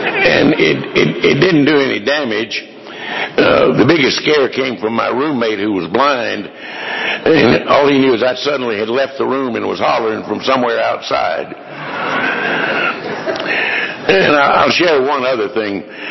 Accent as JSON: {"language": "English", "town": "Hartwell", "region": "Georgia", "country": "United States", "tie": "born or raised there", "said": "Because I grew up the road in Hartwell, Georgia, and that's a small town."}